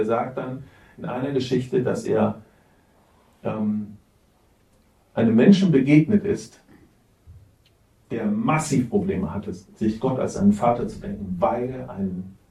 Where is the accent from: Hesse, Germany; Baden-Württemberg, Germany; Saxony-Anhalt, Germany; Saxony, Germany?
Hesse, Germany; ich komme aus Hessen, die Leute haben früher auf Platt gebetet.